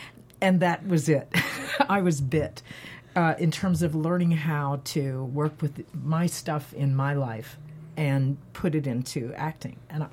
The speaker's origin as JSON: {"language": "English", "region": "Florida", "country": "United States", "tie": "born or raised there", "also_born_or_lived": "Detroit / North Carolina", "said": "Well, I was born in Detroit, grew up in Florida, went to school in North Carolina"}